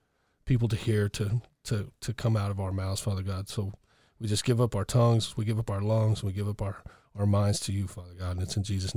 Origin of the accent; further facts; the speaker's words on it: Texas, United States; look, I'm an American white boy, from a little town in Texas.